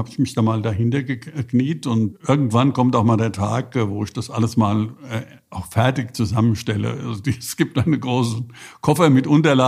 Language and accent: German; Frankfurt, Hesse, Germany; es ist ja nicht so, dass man das nicht versteht als Frankfurter